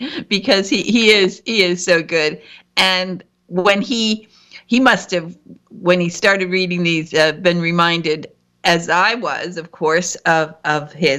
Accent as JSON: {"language": "English", "region": "Michigan", "country": "United States", "said": "I come from Northern Michigan, my father was a lumberman."}